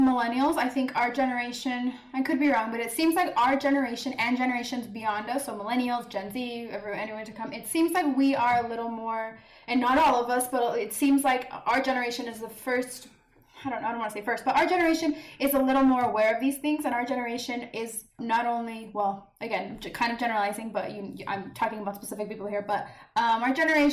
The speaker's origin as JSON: {"language": "English", "country": "United States", "said": "Us, especially our first generation, I'm Mexican American."}